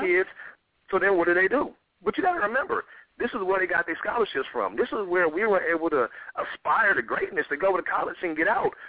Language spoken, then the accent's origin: English; Oakland, California, United States; So that focused me on go ahead and creating, like, books about, I guess, growing up in Oakland and everything I've been through.